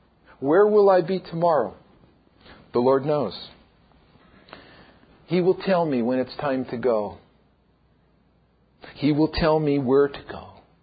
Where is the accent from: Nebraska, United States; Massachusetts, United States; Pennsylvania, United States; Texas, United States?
Pennsylvania, United States; now in San Diego, United States; I could never have imagined that I would be pastoring a church in San Diego, California, born and raised in Pennsylvania, a small town.